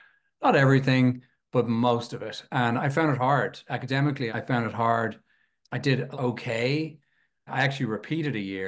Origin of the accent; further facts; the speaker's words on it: Leinster, Ireland; I also support Leinster, which is the region I grew up in Ireland, the eastern sort of seaboard region.